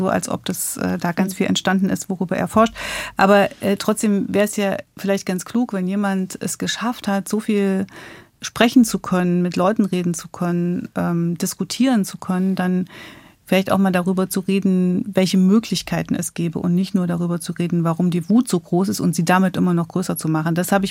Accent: Gotha, Thuringia, Germany; also born or lived in Friedrichroda; Wir kommen beide aus Gotha. Ich bin da nur geboren in Friedrichrode.

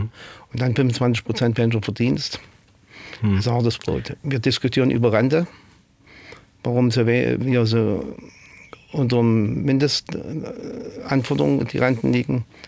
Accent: East Germany, Germany; Ich komme aus dem Osten Deutschland, mit Sicherheit.

